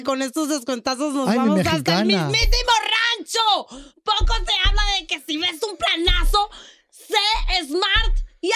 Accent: Spain; Eso los españoles no solemos hacerlo, yo creo.

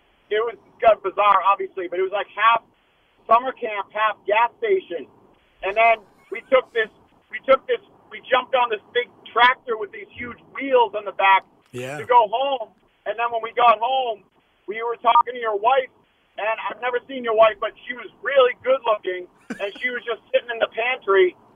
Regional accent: Boston, Massachusetts, United States; growing up in Boston, I honestly been to like two NBA games in my life.

